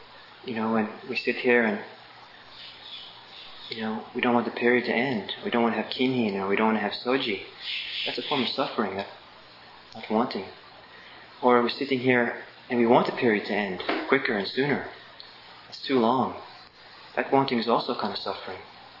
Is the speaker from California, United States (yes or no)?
yes; Los Angeles, California, United States; I also grew up in Los Angeles. And growing up in Los Angeles, I often felt that Israel was just a suburb of Los Angeles.